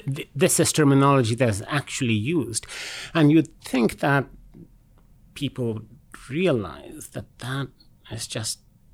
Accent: Pakistan; I grew up in Pakistan

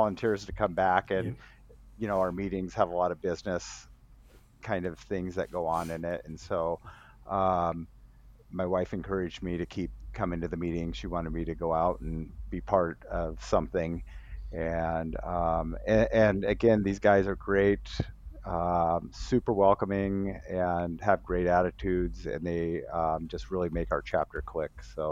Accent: Spokane, Washington, United States; I was born and raised in Spokane, so I'm native to Spokane

